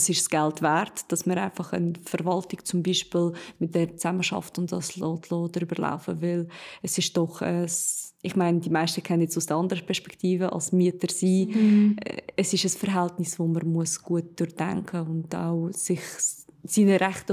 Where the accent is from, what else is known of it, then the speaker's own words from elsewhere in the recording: Switzerland; Und ich bin auf einem Bauernhof aufgewachsen hier in der Schweiz.